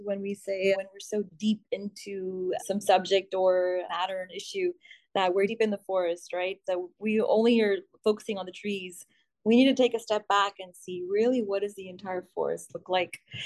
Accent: India; which I really did not get being an Indian citizen. And it's not a problem of the country. It's just cultural.

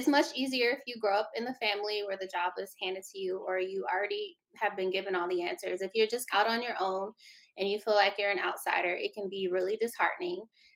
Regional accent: Texas, United States; I mean, I'm from Texas.

